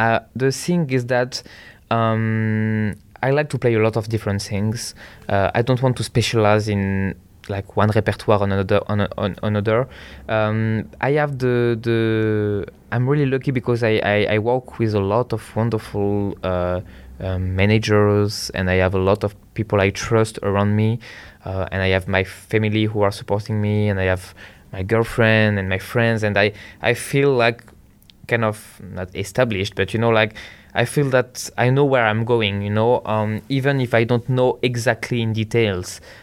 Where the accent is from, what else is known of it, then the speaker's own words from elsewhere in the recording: Paris, Île-de-France, France; I was walking in Paris, so my hometown, with my father